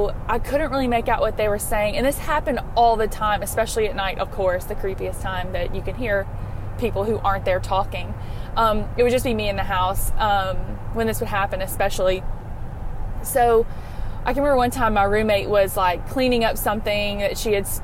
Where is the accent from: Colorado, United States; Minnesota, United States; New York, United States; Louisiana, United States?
Louisiana, United States; Marcy, like you, I'm from Louisiana.